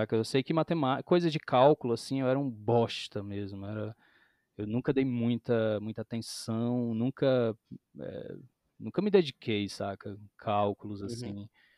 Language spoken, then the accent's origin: Portuguese; Ubajara, Ceará, Brazil; also born or lived in Fortaleza; Eu nasci em Fortaleza, sou cearense de Fortaleza, mas com uns 3 anos eu fui morar em Ubajara, que é uma cidade a 300 km de Fortaleza, né? E é uma serra, e aí a gente morava num sítio